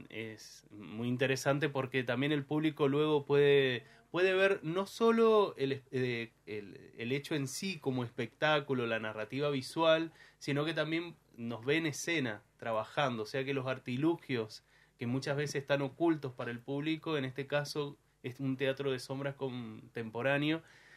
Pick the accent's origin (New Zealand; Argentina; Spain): Argentina; Mendoza; yo soy de acá, de Mendoza, de Pájaro Negro